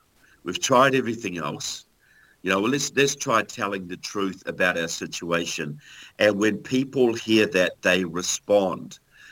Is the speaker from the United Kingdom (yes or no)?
no; Christchurch, Canterbury, New Zealand; now in United States; You know, I'm a fellow New Zealander. I'm mainly from Christchurch. But for the last few years, I've been in the United States doing a lot of public speaking, writing a lot of books, doing documentaries, etc.